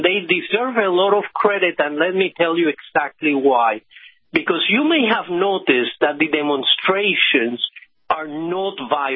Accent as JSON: {"language": "English", "country": "United States", "said": "I am American."}